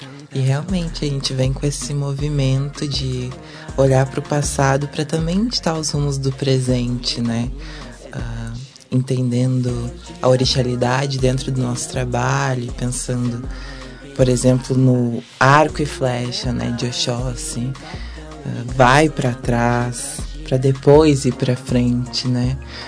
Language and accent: Portuguese; Cachoeira do Sul, Rio Grande do Sul, Brazil; Eu também sou do interior, eu sou de Cachoeira do Sul, da roça mesmo, do interior. E cresci ouvindo tudo isso, né?